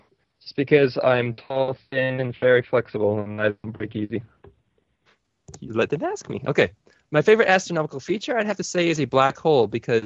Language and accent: English; Canada; I'm Canadian.